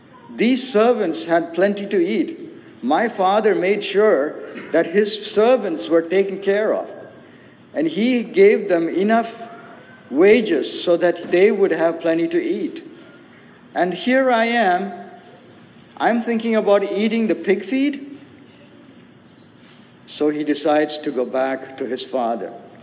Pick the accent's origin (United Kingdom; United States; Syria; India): India; Now, when I was growing up, I grew up in India. And in India, my grandfather lived in a village similar to what this story is talking about.